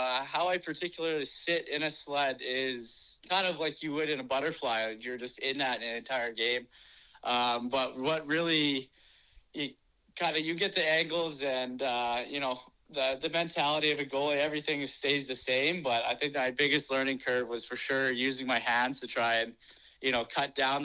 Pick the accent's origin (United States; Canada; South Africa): Canada; Smithers, British Columbia; growing up in Smithers and having a disability, I wasn't aware of para sports or sledge hockey in particular.